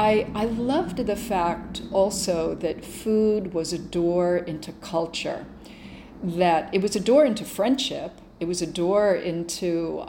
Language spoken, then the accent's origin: English; Reno, Nevada, United States; also born or lived in Boston; I grew up in, I was born in Boston and spent maybe 10 years there, and then grew up way out in the Nevada desert outside of Reno.